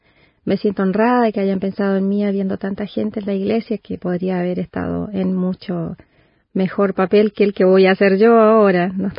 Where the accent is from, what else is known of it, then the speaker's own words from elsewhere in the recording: Chile; now in Uruguay; Sí, soy chilena junto a toda mi familia. Somos chilenos, muy chilenos.